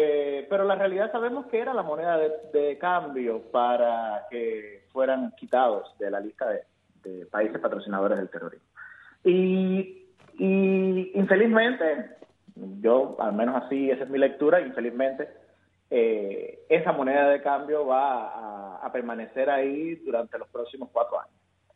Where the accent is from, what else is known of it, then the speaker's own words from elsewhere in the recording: Cuba; también para lo colectivo como pueblo cubano, es que nosotros también estamos ahí y estamos puestos también para la libertad de nuestro país